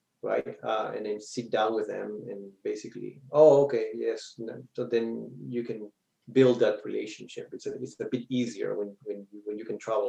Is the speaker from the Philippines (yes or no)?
no; Peru; I was born and raised in Peru.